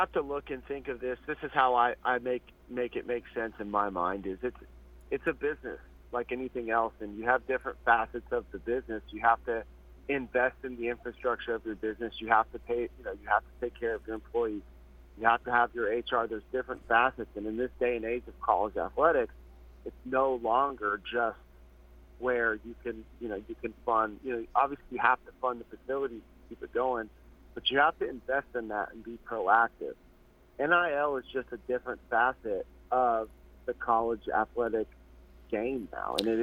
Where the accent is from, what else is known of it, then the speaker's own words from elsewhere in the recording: California, United States; I'm a West Coast kid. I grew up in California, so I grew up.